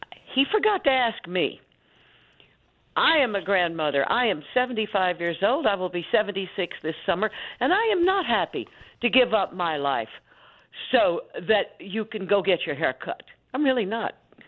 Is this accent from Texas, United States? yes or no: yes; Texas, United States; because I am from Texas, I tend to watch that state very closely and watch what Abbott is doing.